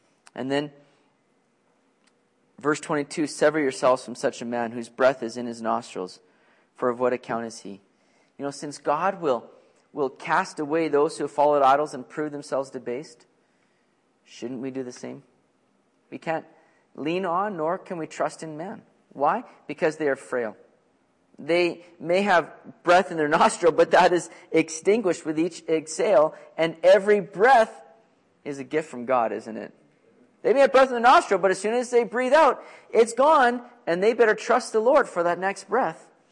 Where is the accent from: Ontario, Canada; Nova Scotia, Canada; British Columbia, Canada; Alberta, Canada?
British Columbia, Canada; Richmond; I grew up in Richmond and everybody was worried, you know, when an earthquake hits, man, we're just a sinking island there